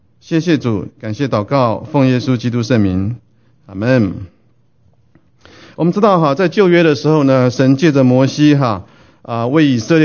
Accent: China; 身为中国人

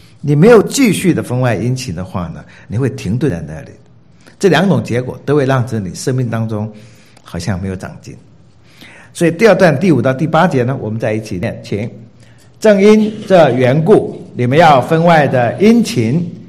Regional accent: Taiwan; 我们繁体字版都是直排的，我们台湾人读圣经都是直的读的

